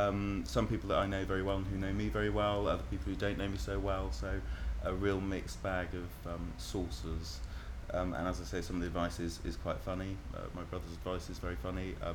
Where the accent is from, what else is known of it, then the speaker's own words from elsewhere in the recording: Newcastle upon Tyne, North East England, United Kingdom; also born or lived in London; now in Bristol, United Kingdom; I'm from Bristol, originally from Newcastle, and then via Newcastle-on-Tyne, I ought to say, and then via London for the last 15 years until we moved to Bristol about 4 years ago.